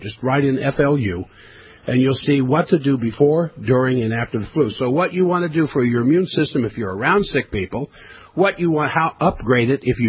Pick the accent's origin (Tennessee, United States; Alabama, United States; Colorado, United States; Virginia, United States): Virginia, United States; But back east where I grew up, like you, I grew up in Virginia.